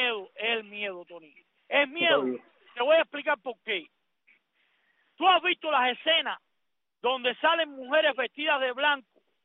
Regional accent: Cuba; yo quiero mucho mi pueblo, yo me siento parte de ese pueblo, soy cubano

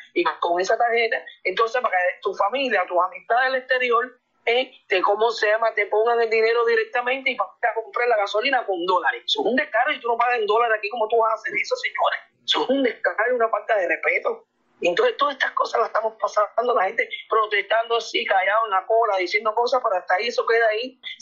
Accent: Cuba; somos cubanos igual, somos hermanos

